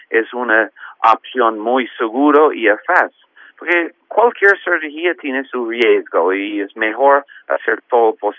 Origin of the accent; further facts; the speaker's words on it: Canada; yo soy de Canadá, estudié en Canadá y Estados Unidos